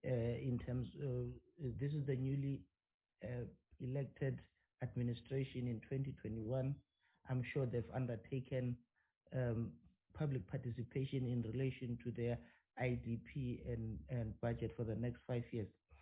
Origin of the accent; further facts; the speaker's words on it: Vosloorus, Gauteng, South Africa; I am from Ekuruleni Vosloorus, so I am going to be a bit subjective in this matter.